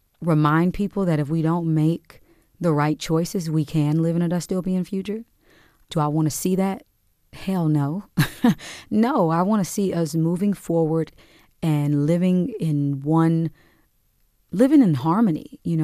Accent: Kansas City, Kansas, United States; I grew up on 21st in Quindaro. My grandmother had a home there.

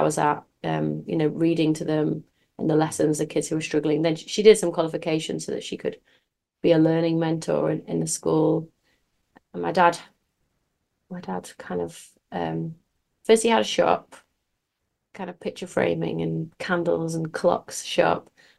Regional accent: Leeds, Yorkshire and the Humber, United Kingdom; I was born in Leeds, and that's where I still live. So Leeds is 200 miles north of London, and okay. It's 200 miles south of Edinburgh.

